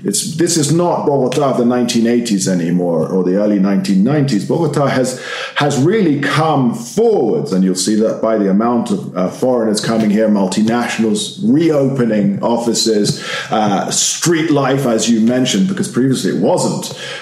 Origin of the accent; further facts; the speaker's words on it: London, United Kingdom; Yeah, I'm a walker. I'm from London.